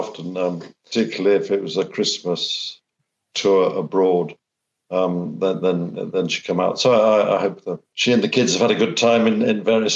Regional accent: Sheffield, Yorkshire and the Humber, United Kingdom; born there; because I was born in Sheffield and they've got the Sheffield Shield.

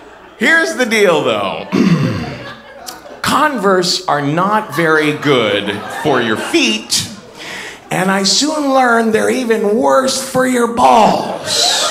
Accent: Ohio, United States; But I'm from Ohio. I'm a very polite person.

